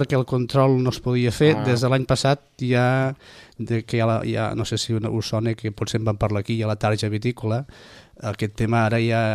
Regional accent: Catalonia, Spain; Home, som europeus, som catalans, però som europeus.

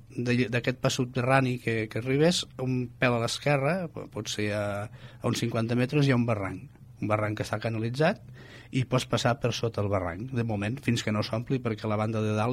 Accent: Falset, Catalonia, Spain; deixarem el cotxe a casa, els que som de Falset

